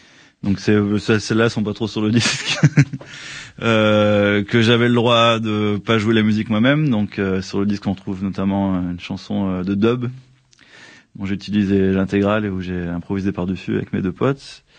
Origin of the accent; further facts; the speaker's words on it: France; Même si je suis ici depuis longtemps, je suis français et on m'a trop nourri de ça en France.